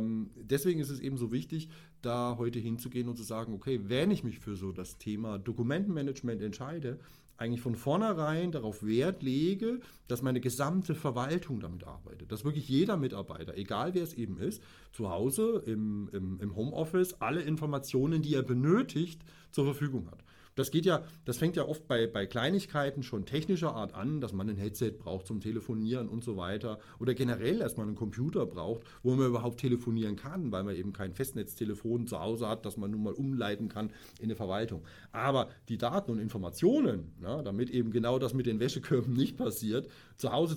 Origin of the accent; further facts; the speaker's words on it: Bavaria, Germany; ich komme aus Bayern, ich wohne in Niederbayern in der Stadt Deggendorf.